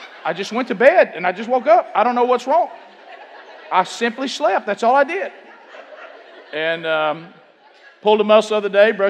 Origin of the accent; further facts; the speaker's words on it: Oxford, Alabama, United States; You know, we came from Oxford. You know, everybody know about Oxford? Alabama?